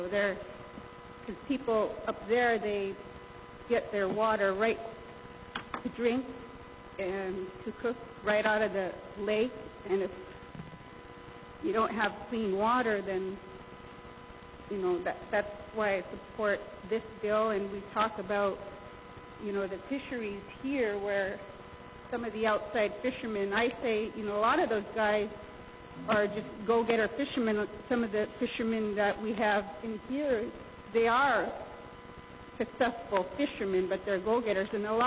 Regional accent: Igiugig, Alaska, United States; now in King Salmon, United States; I'm living in King Salmon, but I'm from Igeaugic

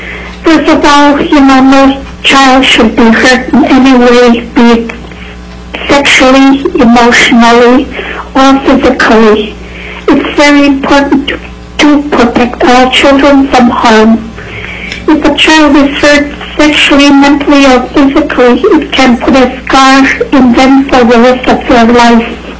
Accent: Bethel, Alaska, United States; I am from Bethel, Alaska.

